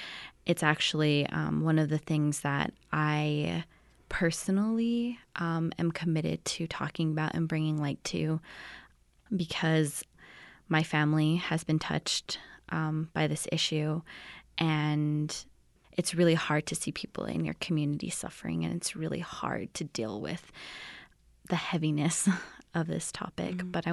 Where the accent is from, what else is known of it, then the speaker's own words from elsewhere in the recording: New Mexico, United States; I feel like I say this all the time because I'm from McKinley County. Everything is so centered around Bernalillo County.